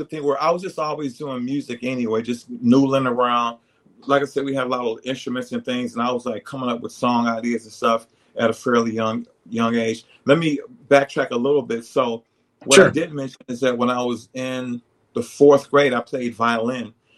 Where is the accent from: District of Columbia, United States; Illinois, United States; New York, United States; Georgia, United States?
District of Columbia, United States; Washington; So when I started out, we went to church on Sundays where I grew up over in Southwest D.C.